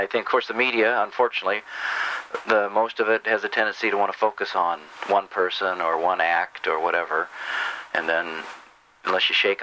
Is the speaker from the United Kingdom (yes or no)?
no; Cottage Grove, Oregon, United States; Of course, I'm from Cottage Grove